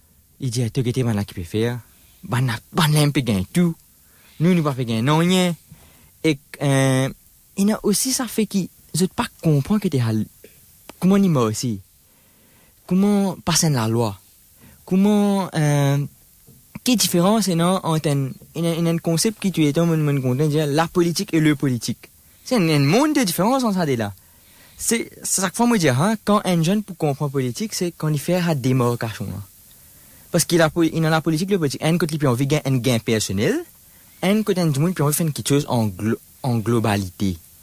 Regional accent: India; French is a second language; Bon, mon écrivain dit que je viens d'India

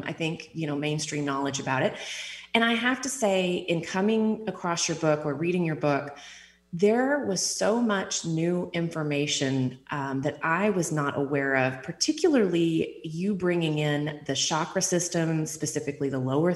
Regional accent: Texas, United States; it reminded me so much of growing up in East Texas, where during springtime in the early morning, you would often find box turtles or turtles of some sort, turtles crossing the road.

